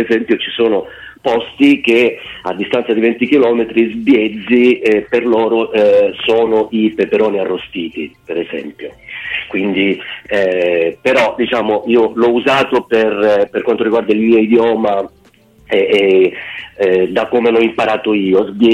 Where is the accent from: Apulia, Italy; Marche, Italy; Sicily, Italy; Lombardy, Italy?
Sicily, Italy; Vittoria; Questa è diciamo il di fronte casa dove io sono cresciuto in Sicilia.